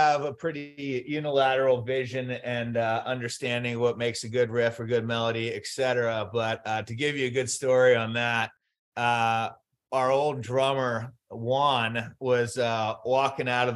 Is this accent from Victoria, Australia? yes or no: yes; Melbourne, Victoria, Australia; moved away as an adult; We grew up in Melbourne, Australia. We have an American mom that married an Aussie dad. And I grew up there from about 7 till 23.